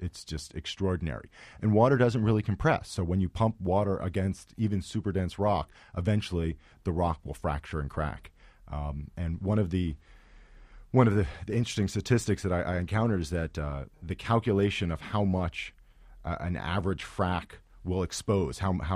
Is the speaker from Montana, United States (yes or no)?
no; Philadelphia, Pennsylvania, United States; I grew up in Philadelphia.